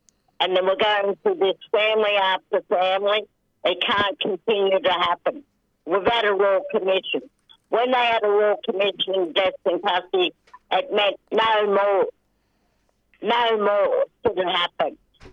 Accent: New South Wales, Australia; I'm from the Kamilaroi Nation, northwest of New South Wales.

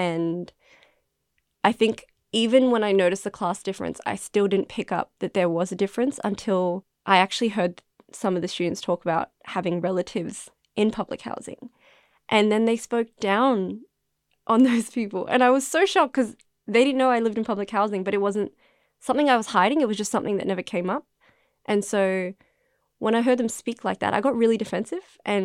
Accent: Carlton, Victoria, Australia; also born or lived in Sudan; So I moved to Australia in 2002, and I was born in Sudan. And not a lot of people know this about me, no. And we first came and got moved to Altona, I think. That lasted for like a month or two, and then we got moved to Carlton

